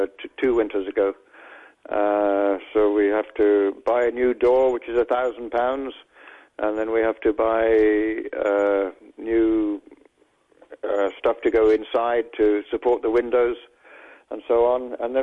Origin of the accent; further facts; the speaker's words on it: Ireland; also born or lived in London, United Kingdom; Well, I was born in North London, raised in Ireland, and I traveled around the world back in the 60s.